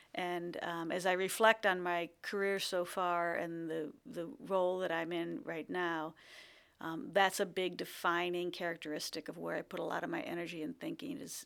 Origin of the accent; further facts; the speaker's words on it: Portland, Oregon, United States; born there; I was born in Portland, and that's important to me because I find myself exceptionally privileged to be leading the library system that serves the community into which I was born.